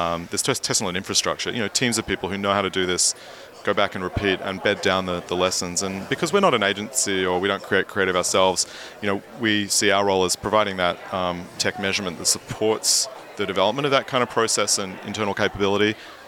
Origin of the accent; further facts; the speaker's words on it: Australia; I grew up in Australia.